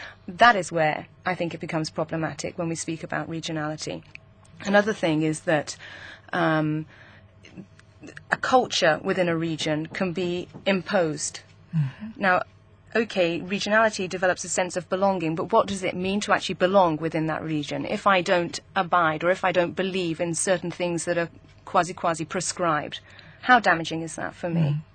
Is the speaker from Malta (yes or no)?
yes; Żejtun, Malta; English is a second language; We speak about the north, we speak about the south, we speak about, you know, I'm from Sujiri, where El Montagni is said.